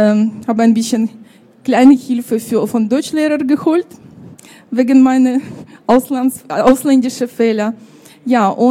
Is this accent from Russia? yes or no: yes; Russia; German is a second language; now in Germany; Es gab natürlich bei uns in Russland traditionelle Wiegenlieder